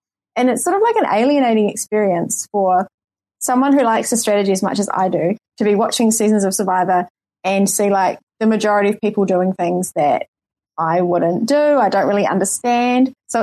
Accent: New Zealand; I was listening to it as a New Zealander who's never had Applebee's

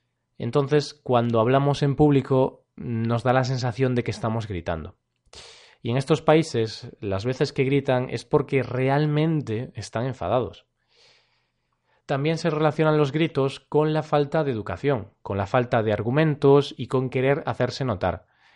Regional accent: Spain; yo soy español, pero no suelo gritar

